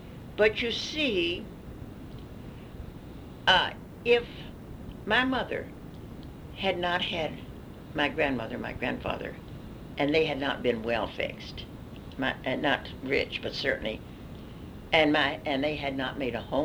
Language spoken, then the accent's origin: English; the South, United States; certainly in my growing up in the South, we were never to be nasty to black people.